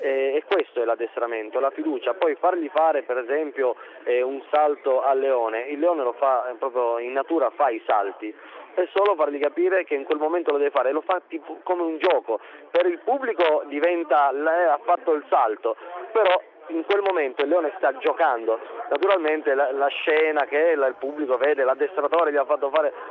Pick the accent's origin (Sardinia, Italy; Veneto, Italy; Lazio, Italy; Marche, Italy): Lazio, Italy; Latina; Noi siamo di Latina, sì. Siamo italianissimi di Latina … famiglia storica circense italiana.